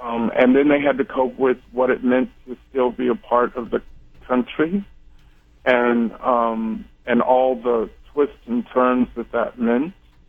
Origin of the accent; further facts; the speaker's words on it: Kansas City, United States; And in some ways, I grew up south because my hometown is Kansas City.